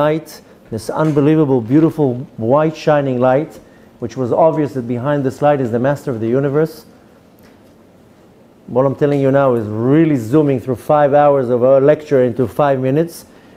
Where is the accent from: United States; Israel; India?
Israel; My English is good, Baruch Hashem. My mother's Australian, so I grew up talking in English. Even though I grew up in Eretz Yisrael, I grew up speaking English, and I lived here for 17 years.